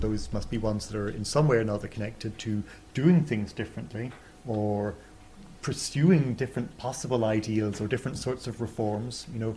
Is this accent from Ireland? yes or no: yes; Ireland; And I'm from Ireland, and people there do claim occasionally that there's a different form of criticism in its poetry and in its political tradition